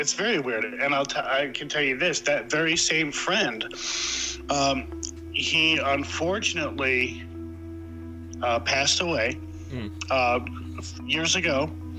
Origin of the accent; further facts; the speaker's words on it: Michigan, United States; Now, I'm originally from Michigan.